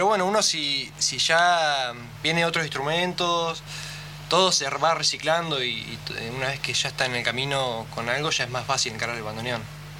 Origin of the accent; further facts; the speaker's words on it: Bahía Blanca, Buenos Aires Province, Argentina; Soy bahiense, sí.